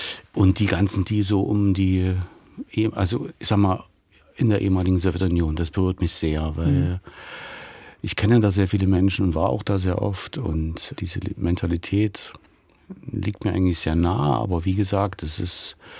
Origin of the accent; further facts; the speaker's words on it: Leipzig, Saxony, Germany; now in Dresden, Germany; Nein, aber ich bin in Leipzig geboren, habe dort meine Kindheit verbracht. Und wenn ich nach Leipzig fahre, ist es immer noch meine Heimat.